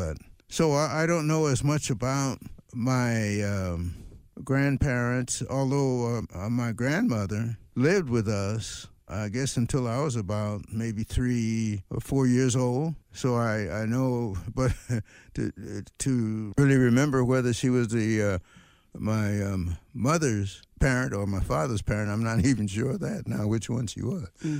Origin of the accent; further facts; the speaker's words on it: Los Angeles, California, United States; I was born in Los Angeles on 52nd Street, 52nd and Long Beach Avenue. At the time that I came along, 52nd Street was nearly all white. My father and mother moved there.